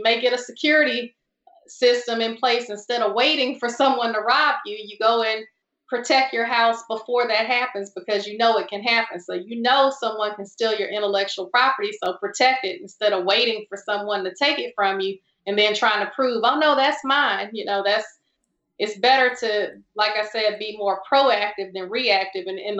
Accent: Houston, Texas, United States; And so I grew up in Houston, like I said, being able to do a lot of projects around my family members that were engineers.

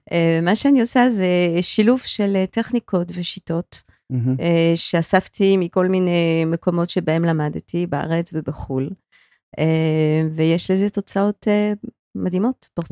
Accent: Paris, Île-de-France, France; moved away as an adult; also born or lived in United States; now in Israel; אני נולדתי וגדלתי בצרפת.

